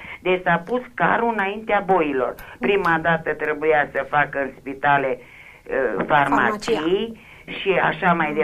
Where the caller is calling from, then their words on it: Sighișoara, Mureș County, Romania; sunt din Sighișoara.